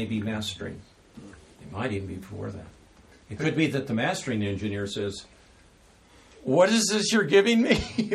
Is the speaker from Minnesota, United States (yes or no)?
no; Compton, California, United States; born or raised there